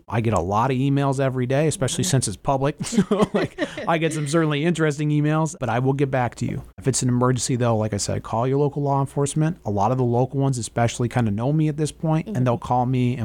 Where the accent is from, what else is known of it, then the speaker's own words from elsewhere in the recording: East Coast, United States; When I was growing up on the East Coast as a kid, there was a program that showed, like a flash that showed at 10 p.m.